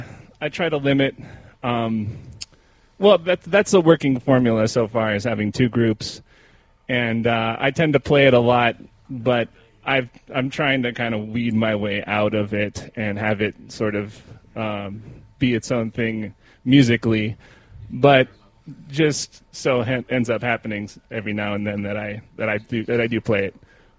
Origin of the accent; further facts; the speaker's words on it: California, United States; But when you're born and raised in California, you can kind of see it under a different light.